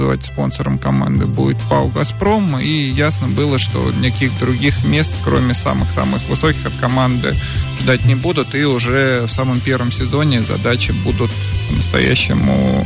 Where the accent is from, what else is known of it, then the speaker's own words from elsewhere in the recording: Moscow, Russia; я как коренной москвич